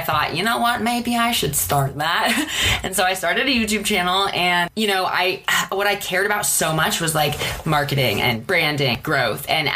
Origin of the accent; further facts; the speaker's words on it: Seattle, Washington, United States; moved away as an adult; now in Los Angeles, United States; So I'm from Seattle and moved to LA in 2011 for film school.